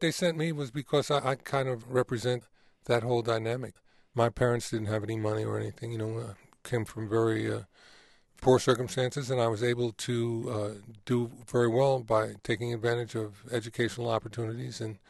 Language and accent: English; Manhattan, New York, United States; A lot of it had to do with where I was raised in Manhattan, in Washington Heights. It was a Revolutionary War battlefield.